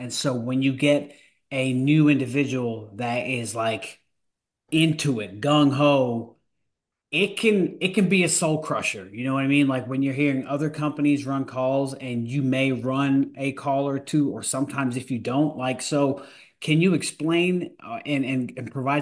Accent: New York, United States; And I'm just picking with you because I'm from New York, so I could definitely joke about it.

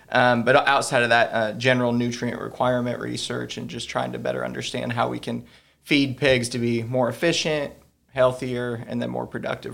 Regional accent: Michigan, United States; Yeah, so I am originally from Michigan.

